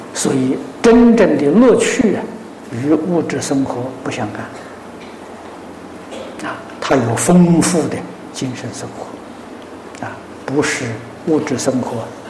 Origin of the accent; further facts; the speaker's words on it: China; 中国人生活的快乐，他们体会不到啊，这是真的啊，这社会也不一样啊